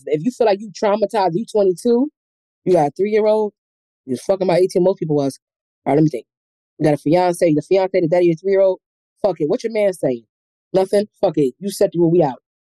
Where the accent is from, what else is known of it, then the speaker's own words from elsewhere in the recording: New York, United States; now in Virginia, United States; I'm in VA, but don't waste your time. I'm a New Yorker.